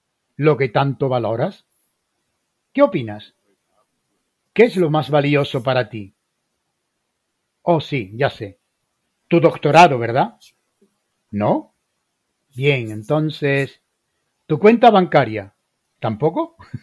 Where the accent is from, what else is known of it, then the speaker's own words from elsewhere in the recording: Philippines; Yo procedo de Filipinas y allí había un montón de cucarachas